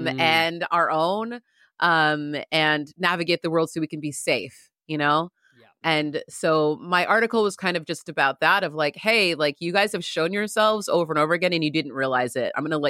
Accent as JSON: {"language": "English", "town": "San Diego", "region": "California", "country": "United States", "tie": "born or raised there", "said": "because I grew up in San Diego in a very predominantly white area of the world."}